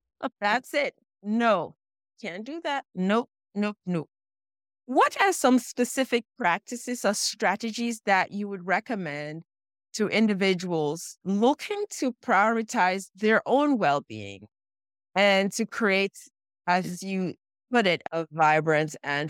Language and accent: English; Cameroon; I'm originally from Cameroon in West Central Africa.